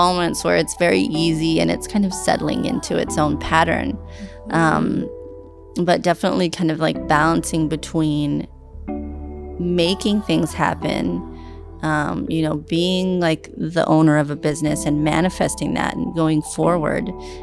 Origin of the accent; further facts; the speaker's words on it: Santa Cruz, California, United States; I grew up in Santa Cruz, California.